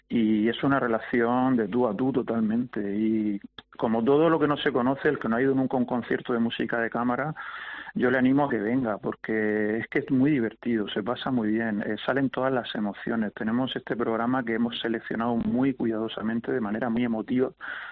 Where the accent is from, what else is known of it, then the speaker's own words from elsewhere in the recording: Region of Murcia, Spain; pero somos murcianos y esta es nuestra casa